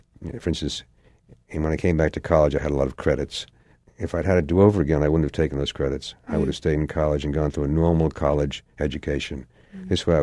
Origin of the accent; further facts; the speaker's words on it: Yonkers, New York, United States; I grew up in Yonkers, New York.